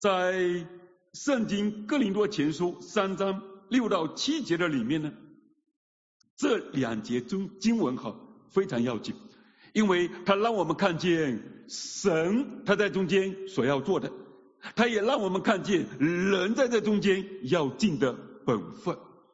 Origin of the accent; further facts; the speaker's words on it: China; 我们中国人哈，在强调一件事情你要努力的使劲的去做的时候呢